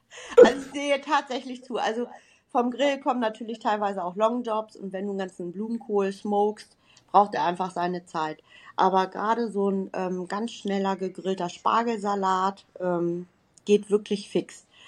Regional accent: Hanover, Lower Saxony, Germany; ich komme aus Hannover

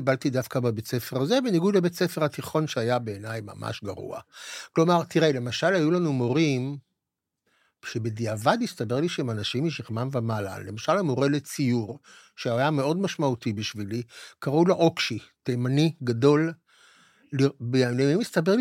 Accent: Haifa, Haifa District, Israel; אני גם גדלתי בשכונה שרוב חבריי היו עבריינים

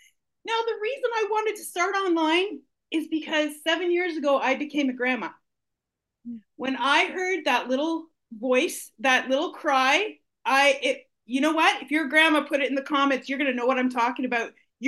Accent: Ontario, Canada; So I am from Southern Ontario

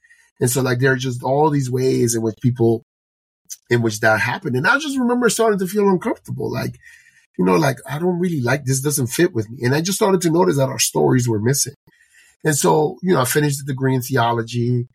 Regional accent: New York City, New York, United States; growing up in New York City, you know, we went to a Pentecostal church.

